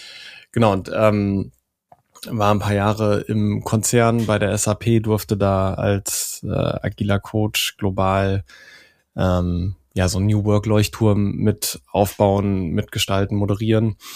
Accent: North Rhine-Westphalia, Germany; Ich komme aus dem Siegerland, da gibt es viel Stahlindustrie.

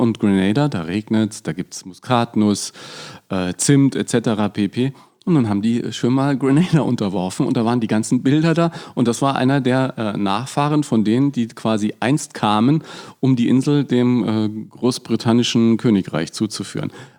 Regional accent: Bavaria, Germany; für mich als Franke

